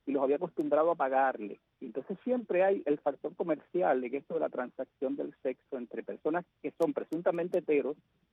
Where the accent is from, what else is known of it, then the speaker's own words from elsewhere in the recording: Caibarién, Villa Clara, Cuba; Porque es que mi pueblo, Caibarien, es un pueblo muy tolerante.